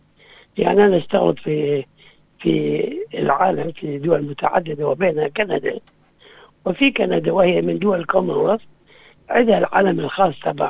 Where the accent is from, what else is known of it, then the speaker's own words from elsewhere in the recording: Iraq; now in Australia; يعني أنا خلفيتي من العراق